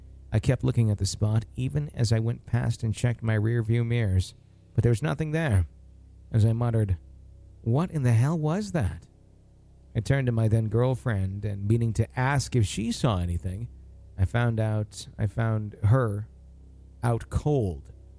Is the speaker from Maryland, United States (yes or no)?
no; Ohio, United States; I'm from Northeast Ohio, southwest of Cleveland, actually, but I'm currently residing in East Texas, helping my grandmother restore her property